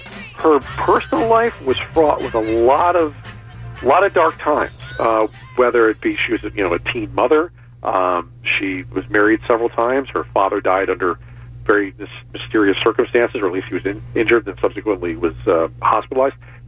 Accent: Detroit, Michigan, United States; You know, I grew up in Detroit.

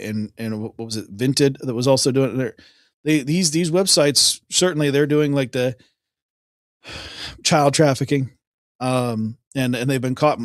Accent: United States; I'm American, but still, you know, even then you may, you know, maybe you think I'm from Ireland

